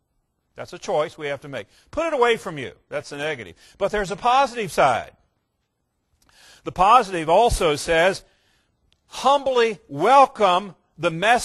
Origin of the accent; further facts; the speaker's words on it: Norfolk, Virginia, United States; I remember as a young boy, the end of World War II, my hometown, Norfolk, Virginia, we're a big military town